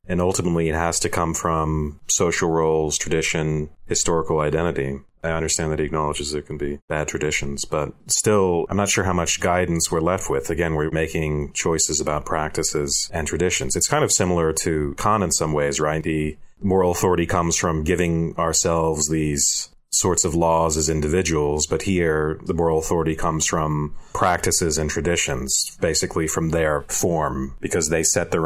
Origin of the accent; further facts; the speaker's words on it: Georgia, United States; You do remember I'm from Georgia, right?